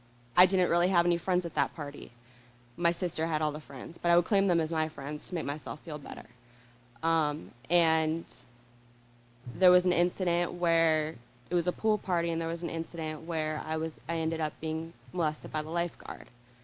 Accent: California, United States; I grew up in California, very good family.

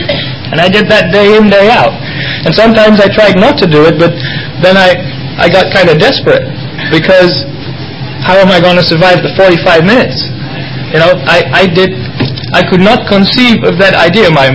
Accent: Netherlands; now in United States; Since I grew up in Holland, and we had more alcohol in the beer, and we drank more beer

